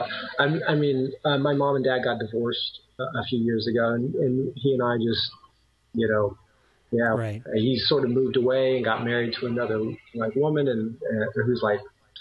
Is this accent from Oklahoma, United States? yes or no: no; Neely, Nebraska, United States; born there; I was hatched in a little town called Neely, Nebraska, actually, which I don't really remember anything of. We moved around a lot.